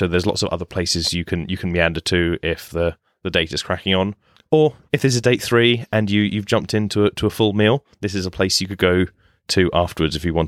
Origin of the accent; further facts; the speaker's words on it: Spain; I grew up in Spain.